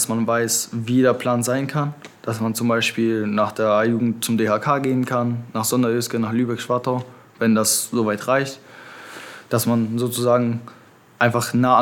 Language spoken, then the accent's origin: German; Kwidzyn, Pomeranian Voivodeship, Poland; Ich komme aus Kwidzyn.